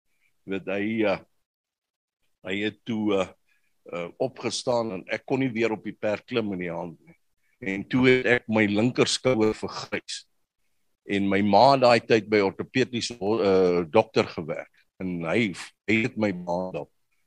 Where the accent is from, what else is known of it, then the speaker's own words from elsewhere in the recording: Pretoria, Gauteng, South Africa; also born or lived in Warmbad; Nee, ek is in Warmbad gebore. Drie broers. Ons is drie broers. Daar gebly vir 'n paar jaar en toe is ons Pretoria toe.